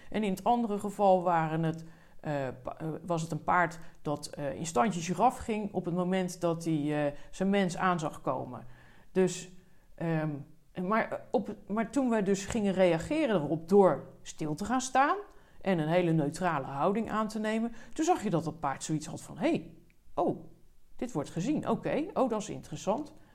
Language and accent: Dutch; The Hague, South Holland, Netherlands; born there; ik ben in Den Haag geboren